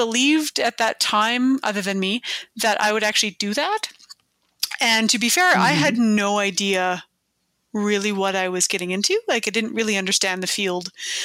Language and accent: English; British Columbia, Canada; I grew up on the West Coast near Vancouver.